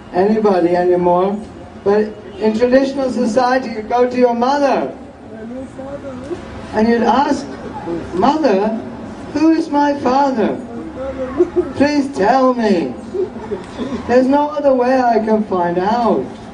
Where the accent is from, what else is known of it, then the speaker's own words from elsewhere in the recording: Birmingham, West Midlands, United Kingdom; born there; Actually, I was born in Birmingham.